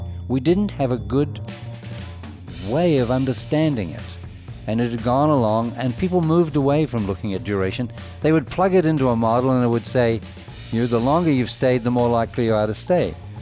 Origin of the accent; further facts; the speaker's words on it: New Zealand; I grew up in New Zealand, and it was a very different kind of time and place.